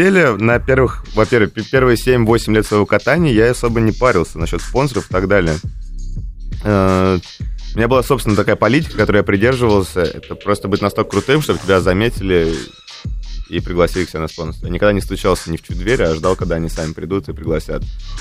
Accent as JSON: {"language": "Russian", "region": "Saint Petersburg", "country": "Russia", "lives_now": "Moscow, Russia", "said": "Вы же знаете, я из Питера. Там немного размеры другие."}